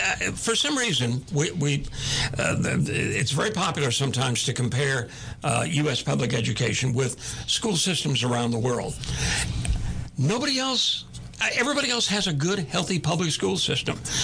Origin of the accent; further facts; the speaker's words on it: Houston, Texas, United States; I was looking at figures from my hometown in Houston.